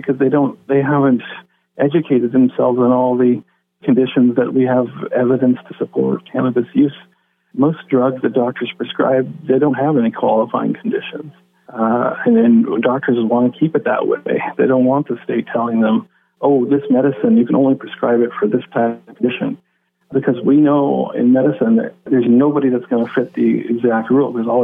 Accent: Muskogee, Oklahoma, United States; I grew up in Muskogee, and I know what I heard growing up from my teachers and the community about the dangers of drugs and marijuana in particular.

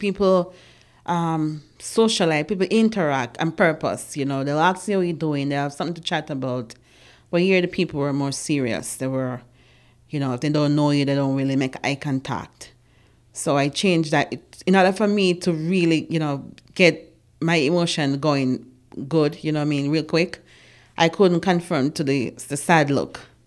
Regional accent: Jamaica; moved away as an adult; To work in a fast food, a McDonald's. We came from Jamaica for that opportunity.

